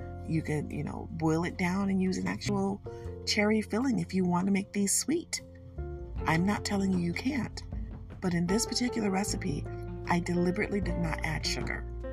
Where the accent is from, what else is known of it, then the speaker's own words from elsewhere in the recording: Detroit, Michigan, United States; I'm from Detroit. We fry everything.